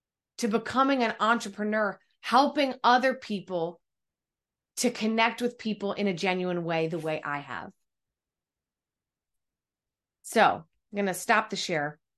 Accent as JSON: {"language": "English", "region": "New Jersey", "country": "United States", "tie": "born or raised there", "said": "I grew up in New Jersey. I lived with my mom, dad, my grandmother, and my brother."}